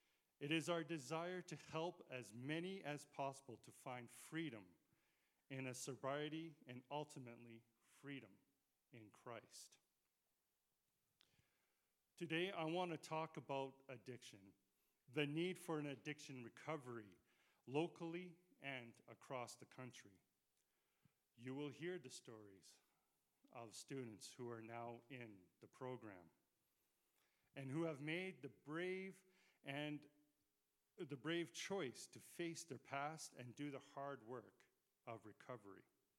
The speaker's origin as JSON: {"language": "English", "town": "Calgary", "region": "Alberta", "country": "Canada", "tie": "born or raised there", "said": "I started off in Saskatchewan, but I was born and raised in Calgary."}